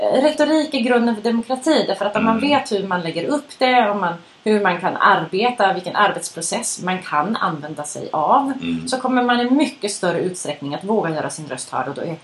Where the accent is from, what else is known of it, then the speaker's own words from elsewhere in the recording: northern Sweden, Sweden; jag är då från norra Sverige och lutheranism är ju väldigt så här präglande där uppe.